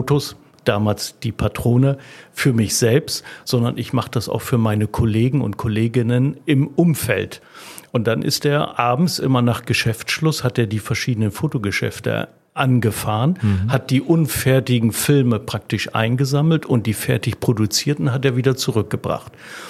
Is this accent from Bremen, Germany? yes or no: no; Oldenburg, Lower Saxony, Germany; Und wir kommen ja beide aus Oldenburg.